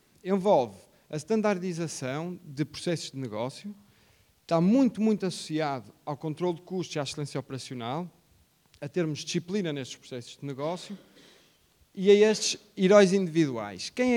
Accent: Porto, Portugal; Sou engenheiro mecânico, sou aqui do Porto, sou portista também

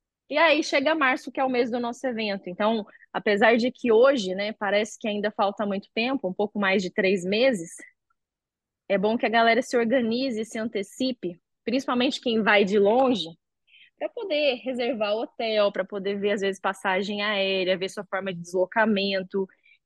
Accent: Balneário Camboriú, Santa Catarina, Brazil; eu cresci em Balneário Camboriú, né? Minha família mora em peso em Balneário.

